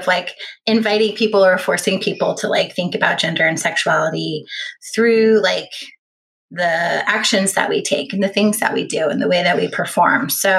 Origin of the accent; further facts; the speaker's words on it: Olympia, Washington, United States; I was logging onto the message boards from my hometown, Olympia, Washington